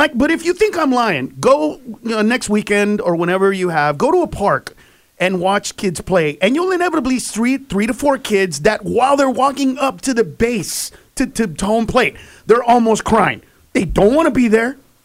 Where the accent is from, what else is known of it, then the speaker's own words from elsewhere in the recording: Los Angeles, California, United States; because I grew up in East Los Angeles and 97% of the people in my community were immigrants.